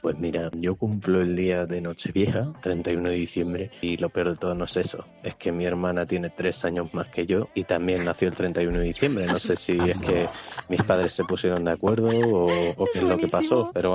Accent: Oviedo, Asturias, Spain; de Oviedo.

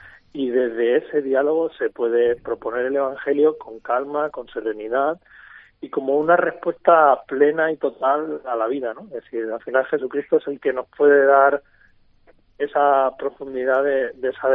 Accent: Alicante, Valencian Community, Spain; porque somos alicantinos y no nos puede faltar un poco de arroz y un poco de fiesta y de tardeo.

